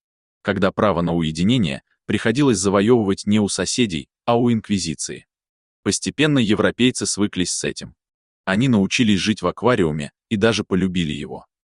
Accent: Ufa, Bashkortostan, Russia; Когда я рос в бараке в Черниковке, у нас не было заборов, была теснота.

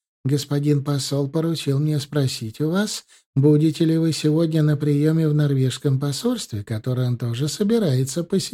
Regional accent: Moscow, Russia; Я все свое детство, как москвич, постоянно слышал

